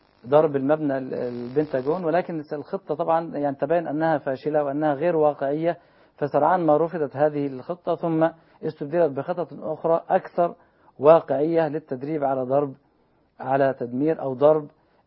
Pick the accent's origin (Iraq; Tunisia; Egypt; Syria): Egypt; أو في حالة مثلا عندنا في مصر في مثل هذه الأحداث الطارئة